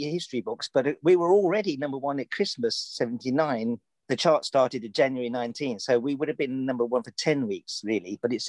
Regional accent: Birmingham, West Midlands, United Kingdom; I'm from Birmingham, mate.

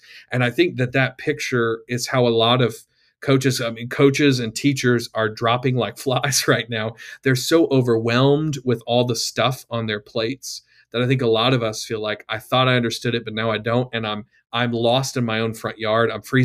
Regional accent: the South, United States; I grew up in the South, so we don't have a lot of snowy whiteout conditions.

